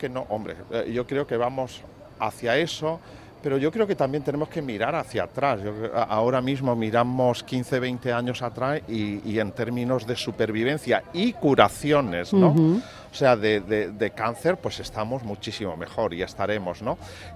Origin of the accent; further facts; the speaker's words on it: Iznájar, Andalusia, Spain; yo soy también de Iznájar, uh-huh. aunque estoy trabajando aquí en Biocruces, uh-huh. y yo vuelvo al pueblo pues como 3 o 4 veces al año, ¿no? Y es un pueblo muy pequeñito, perdido en una zona que se llama de la subbética cordobesa.